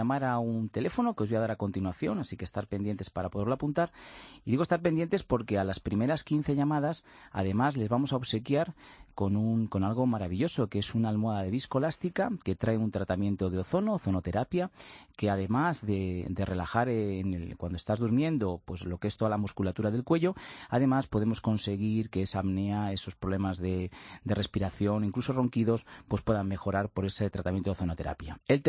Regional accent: Torrejón de Ardoz, Community of Madrid, Spain; Vengo de la zona de Torrejón de Ardoz.

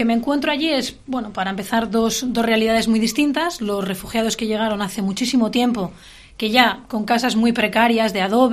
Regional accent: Tudela, Navarre, Spain; Pues mira, yo soy de aquí, soy de Tudela

